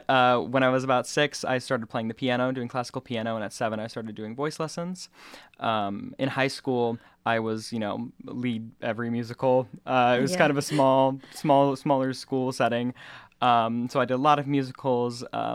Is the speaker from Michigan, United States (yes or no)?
yes; Romeo, Michigan, United States; So I grew up on the east side of the state, about an hour and 15 minutes north of Detroit, but a far hour and 15 minutes north of Detroit, in a very rural area called Romeo, Michigan.